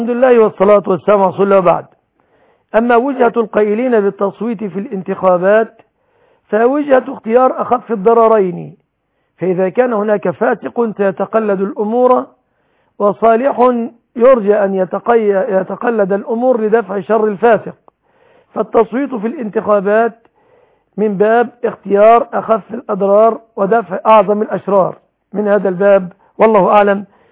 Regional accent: Egypt; لعل الله أن يحفظ بلادنا مصر وبلاد المسلمين من كل مكروه وسوء.

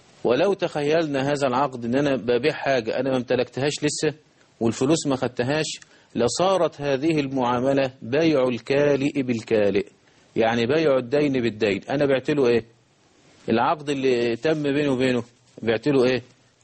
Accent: Egypt; يطلب تلاجة زي بيحصل عندنا في مصر

